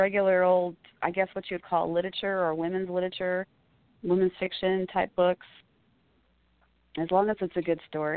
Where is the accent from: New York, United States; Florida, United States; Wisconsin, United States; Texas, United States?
Texas, United States; So, I grew up in Texas. In a very small town in Texas. It took us about 10 minutes to get from one side of town to the other.